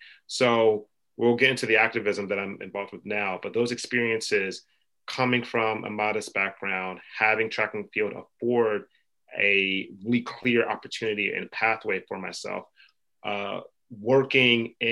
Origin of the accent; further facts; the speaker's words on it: Philadelphia, Pennsylvania, United States; Yes. This is in Philadelphia. Yeah. I grew up in Philly.